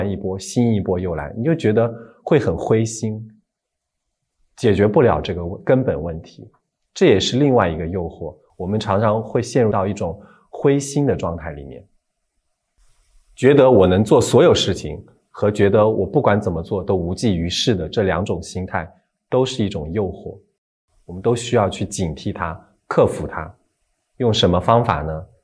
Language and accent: Chinese; China; 我们中国人常说的磨刀不误砍柴工，就是这个道理。